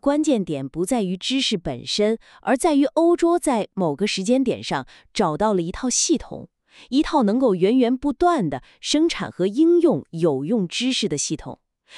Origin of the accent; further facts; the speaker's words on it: China; 我们中国人要学习孔孟之道